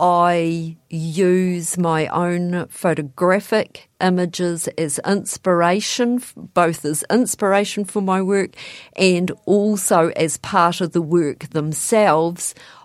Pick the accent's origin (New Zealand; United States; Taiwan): New Zealand; Invercargill, Southland; also born or lived in Dunedin / Blenheim; now in Mosgiel, New Zealand; I'm originally from Invercargill. My husband and I moved up here in the late 90s to Dunedin. We now live out in Mosgiel. We've lived on the Tauri for quite a number of years and had a brief period from 2015 to 2017 living in Blenheim.